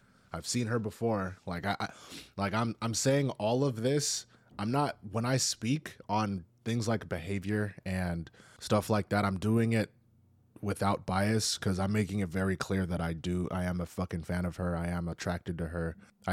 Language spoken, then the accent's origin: English; California, United States; I'm born and raised in California.